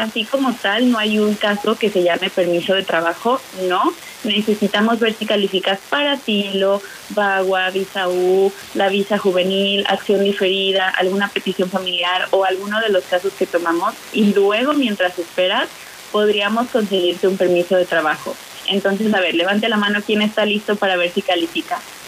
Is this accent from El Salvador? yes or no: no; Colima, Mexico; acabo de regresar de Colima, si ya me conocen, es mi ciudad natal en México.